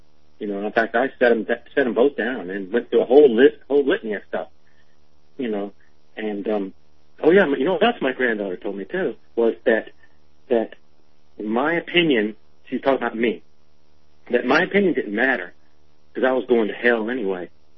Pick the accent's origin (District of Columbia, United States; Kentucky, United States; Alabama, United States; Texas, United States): Alabama, United States; I grew up in Alabama stand, and in fifth grade I had a black friend